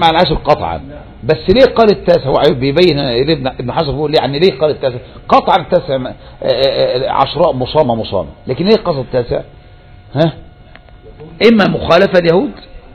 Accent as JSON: {"language": "Arabic", "country": "Egypt", "said": "انت بقيت زينا يا مصطفى بقيت مصري"}